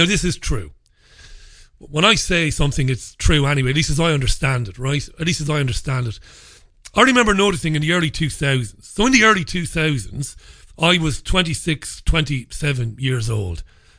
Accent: Waterford, Munster, Ireland; when I was a child growing up in Ballybeg in Waterford

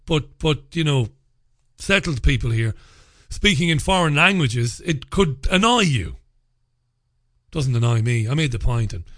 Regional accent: Ireland; moved away; I said that while I'm an Irishman and while I'm an immigrant in this country

